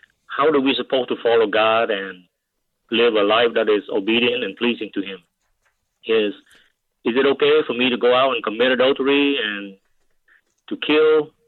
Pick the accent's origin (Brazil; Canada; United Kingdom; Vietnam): Vietnam; now in United States; And I came from Vietnam, Steve.